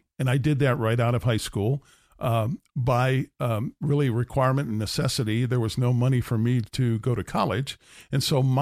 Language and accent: English; New York, United States; I'm a little farm boy from upstate New York. Grew up in a small town of about 3,000, very much agricultural based. And so I was a country boy